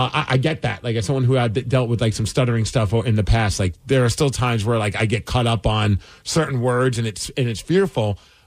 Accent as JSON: {"language": "English", "town": "New York City", "region": "New York", "country": "United States", "tie": "born or raised there", "said": "And also, when growing up in New York, man, there were some, like, almost the size of puppies."}